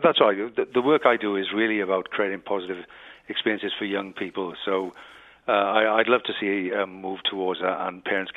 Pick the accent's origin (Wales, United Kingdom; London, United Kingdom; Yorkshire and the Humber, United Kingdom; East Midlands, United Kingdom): Wales, United Kingdom; I grew up in Wales watching rugby